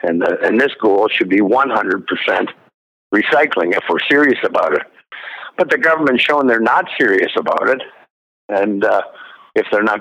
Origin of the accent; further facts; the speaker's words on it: Canada; I hate being ashamed of being a Canadian. It's not the first time.